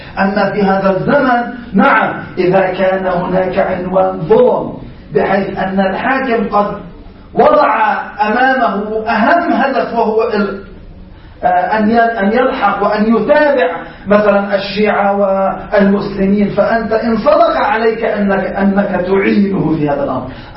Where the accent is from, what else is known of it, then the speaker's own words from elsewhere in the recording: Lebanon; عندنا في لبنان